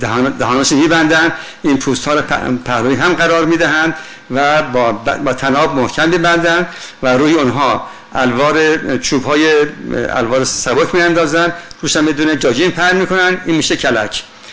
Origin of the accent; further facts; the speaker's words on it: Khuzestan, Iran; بین بختیاری ها بزرگ شدم و البته از طفولیت در خوزستان بودم